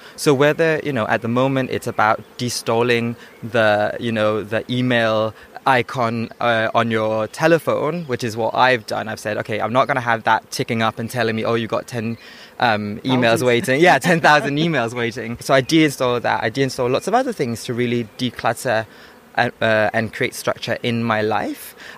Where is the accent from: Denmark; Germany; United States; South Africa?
Denmark; now in Mexico City, Mexico; I'm from Denmark. I'm currently actually based in Mexico City while also working in London with projects in Dubai and Tokyo